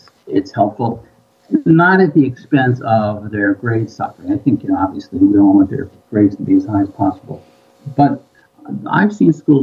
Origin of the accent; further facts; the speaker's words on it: New York, United States; now in Minnesota, United States; I grew up in New York, even though I'm in Minnesota now, and I never heard of some of the really great schools out here.